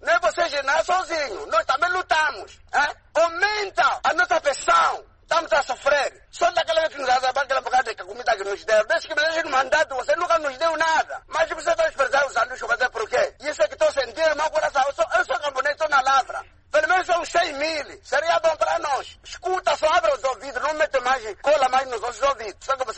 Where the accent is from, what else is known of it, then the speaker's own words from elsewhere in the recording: Moxico, Angola; Sou natural do Mochico, vim para aqui no Kwanza Sul